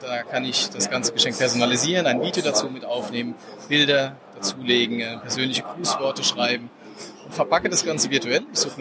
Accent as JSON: {"language": "German", "town": "Katzweiler", "region": "Rhineland-Palatinate", "country": "Germany", "said": "Wir kommen aus der Nähe von Kaiserslautern. In Katzweiler sind wir stationiert sozusagen."}